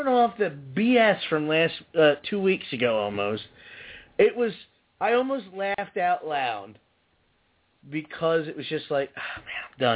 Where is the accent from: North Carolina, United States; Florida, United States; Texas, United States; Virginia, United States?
Virginia, United States; I'm from Virginia.